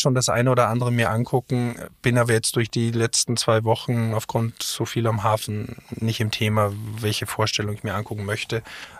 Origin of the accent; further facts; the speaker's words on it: Styria, Austria; kriegt tatsächlich eine steirische kulinarische Ecke, wo es wirklich das gibt, wo ich herkomme.